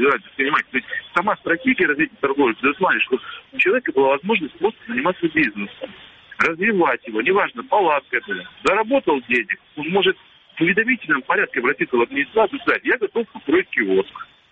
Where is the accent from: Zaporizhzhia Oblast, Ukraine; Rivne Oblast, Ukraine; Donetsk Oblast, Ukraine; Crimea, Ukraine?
Crimea, Ukraine; я крымчанин, с рождения своего нахожусь здесь